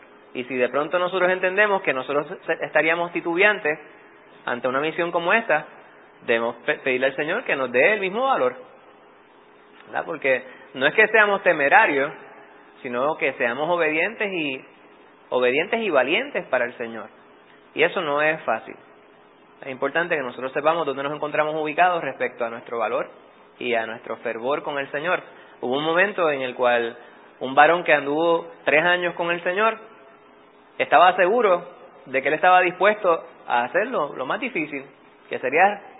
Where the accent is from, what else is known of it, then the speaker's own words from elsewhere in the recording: Bayamón, Puerto Rico; Yo me crié en Bayamón. Bayamón son vaqueros.